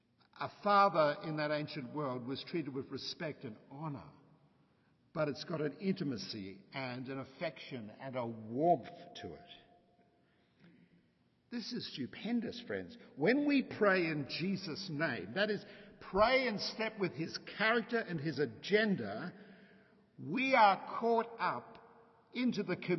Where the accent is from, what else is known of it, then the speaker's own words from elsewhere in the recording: Australia; it stems from my growing up in Australia with black and white TV as a boy